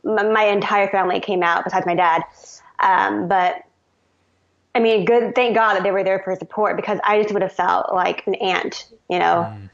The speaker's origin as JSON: {"language": "English", "region": "California", "country": "United States", "said": "Even though I'm from California and there's a bunch of races around here, nothing."}